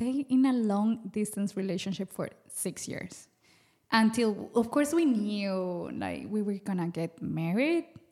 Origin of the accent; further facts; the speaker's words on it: Colombia; English is a second language; Thank you for having me. I'm from Colombia. I am a wife and a mom.